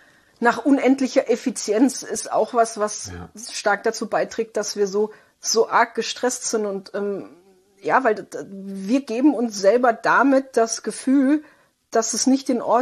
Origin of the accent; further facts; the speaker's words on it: Baden-Württemberg, Germany; ich komme aus dem Südwesten, Schwabenland, das gelobte Land